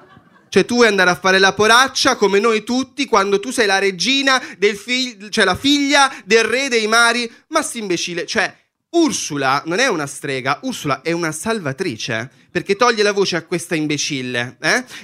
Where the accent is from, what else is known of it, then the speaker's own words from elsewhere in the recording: Naples, Campania, Italy; però, raga, io sono napoletano